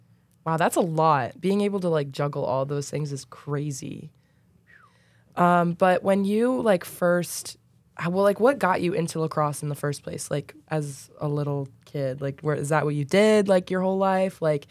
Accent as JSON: {"language": "English", "region": "New York", "country": "United States", "said": "Yeah, I'm also from New York. I'm from more upstate though. So I'm like 4.5-5 hours away."}